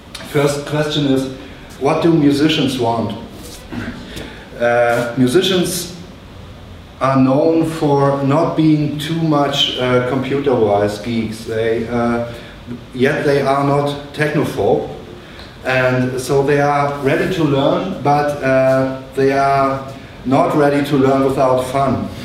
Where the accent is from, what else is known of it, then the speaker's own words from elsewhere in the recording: Berlin, Germany; English is a second language; I'm from Berlin